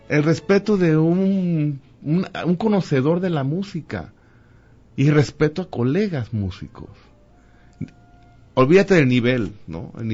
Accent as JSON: {"language": "Spanish", "region": "Mexico City", "country": "Mexico", "tie": "born or raised there", "also_born_or_lived": "El Grullo", "said": "es mi pueblo, yo nací en el Grullo. Pero sin embargo, mi vida estaba en Ciudad de México, 21 años, toda mi vida."}